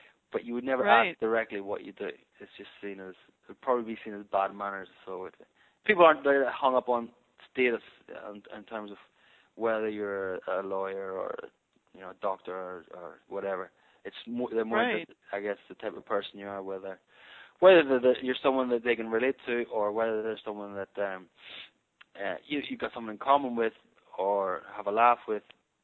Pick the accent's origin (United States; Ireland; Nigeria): Ireland; now in Argentina; No, I mean, I'm being Irish.